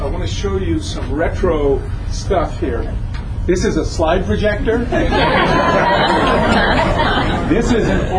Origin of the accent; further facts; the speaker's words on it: Hollister, California, United States; I grew up in Hollister. I'm a Hollister hay baler.